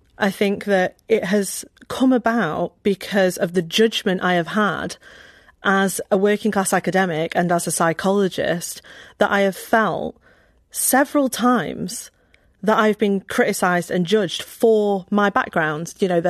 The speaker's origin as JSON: {"language": "English", "town": "Stoke", "region": "West Midlands", "country": "United Kingdom", "tie": "born or raised there", "said": "in our particular council estate where I grew up in Stoke, there is no resource. There is nothing good going on. You know, it was a dangerous place to be."}